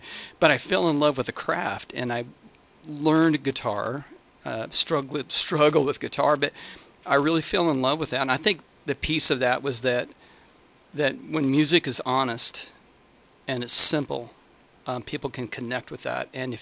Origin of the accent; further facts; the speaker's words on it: Neodesha, Kansas, United States; now in Crossroads, United States; So I'm actually from Neodesha.